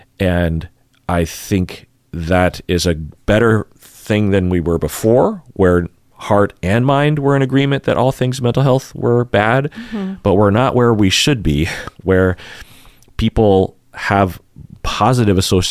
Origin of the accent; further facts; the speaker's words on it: Issaquah, Washington, United States; Well, I'm from Issaquah, Washington. Where are your parents from? Spokane, Washington. Where are your grandparents from? Eastern Washington.